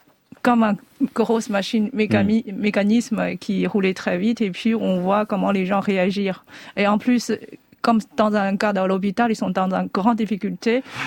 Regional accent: China; je suis une chinoise qui a cette réaction

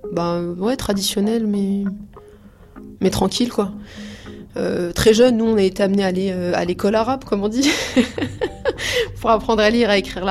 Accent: Mantes-la-Jolie, Île-de-France, France; donc j'ai 40 ans. Le quartier dans lequel j'ai grandi, c'était au Val-Fouré, donc à Mantes-la-Jolie. Et on vivait donc dans un HLM.

